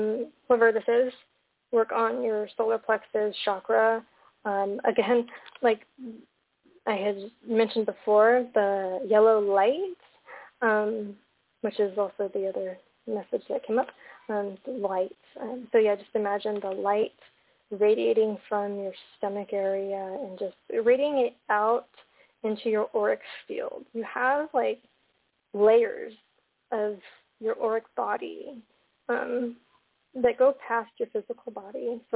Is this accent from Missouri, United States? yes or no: no; California, United States; Oh, nice. I'm from California.